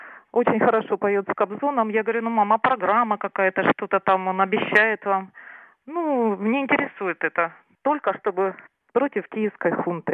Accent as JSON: {"language": "Russian", "town": "Donetsk", "region": "Donetsk Oblast", "country": "Ukraine", "tie": "born or raised there", "said": "Я частный предприниматель, жила в Донецке, сама коренная дончанка."}